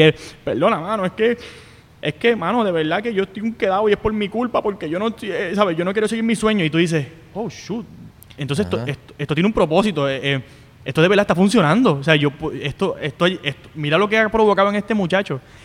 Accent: Corozal, Puerto Rico; yo soy un jíbaro de Corozal, soy un jíbaro de Corozal

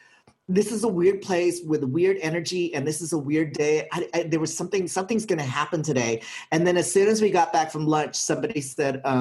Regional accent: Philippines; But I'm from the Philippines and we believe in everything.

